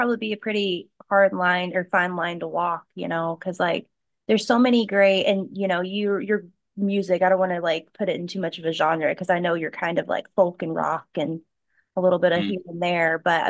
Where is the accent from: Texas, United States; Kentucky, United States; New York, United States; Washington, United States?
Kentucky, United States; I'm from West Kentucky, so I'm close to Nashville